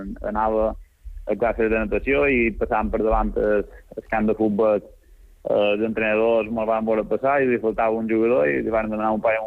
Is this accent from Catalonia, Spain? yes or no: no; Maria de la Salut, Balearic Islands, Spain; vaig començar a jugar a l'equip del meu poble, Maria de Salut, i vaig pegar les primeres passes allà.